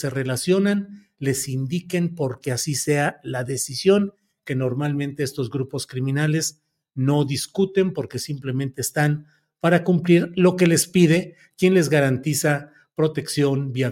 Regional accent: Mexico; born there; Hasta Gómez Palacio, que es parte de la Laguna, donde yo nací, la Laguna, Torreón, Gómez Palacio, Lerdo, Francisco y Madero

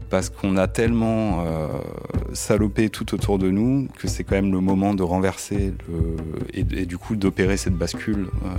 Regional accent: Paris, Île-de-France, France; born there; Moi je suis né à Paris dans le 18e

